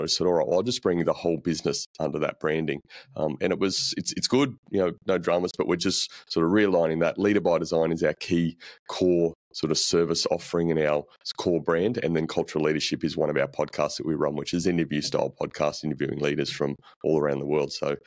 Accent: Queensland, Australia; You know, I grew up in Queensland, as I said a bit earlier. So it's a little bit warmer up there than sort of New South Wales

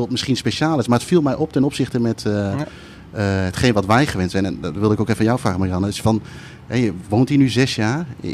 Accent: Indonesia; now in Netherlands; ik kom uit Indonesië, maar ik ben eigenlijk een beetje verpest door de Nederlandse cultuur wat dat betreft.

